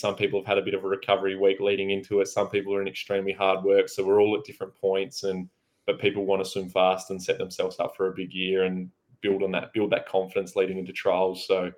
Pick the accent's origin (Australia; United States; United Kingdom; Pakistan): Australia; So as an Australian swimming fan, I'm really excited to see what the future holds for our relays and 100 freestyle.